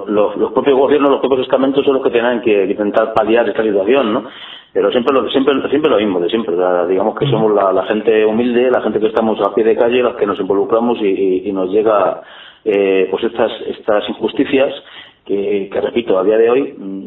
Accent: Madrid, Community of Madrid, Spain; ya que somos de Madrid, pues será para los colegios de aquí de Madrid

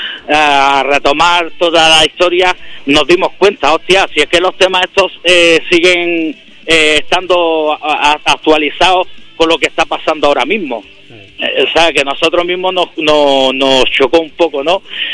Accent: Granada, Andalusia, Spain; yo le dije que no era de Madrid, porque venía a Madrid. Y le dije, yo soy del sur de España.

